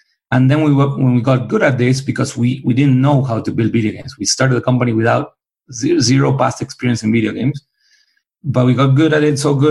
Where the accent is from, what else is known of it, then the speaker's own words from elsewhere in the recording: Buenos Aires, Argentina; now in Bay Area, United States; Buenos Aires.